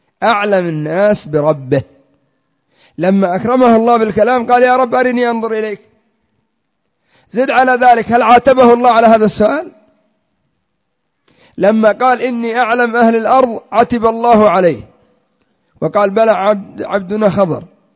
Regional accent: Yemen; عندنا في اليمن المخنيس اللوطي في الغالب، ولذلك الناس يستنكرون هذه الكلمة.

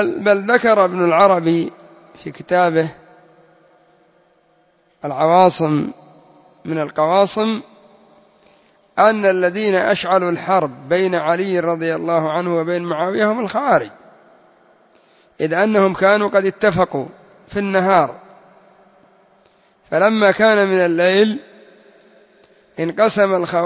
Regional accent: Yemen; وهكذا هم هنا عندنا في اليمن

